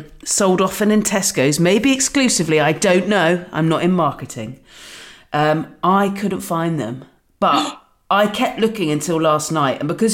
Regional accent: South West England, United Kingdom; I'm from Dorset, from the Dorset Chilli Company.

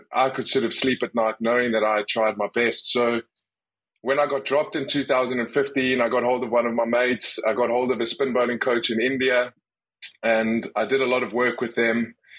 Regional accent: South Africa; And I'm a South African passport holder.

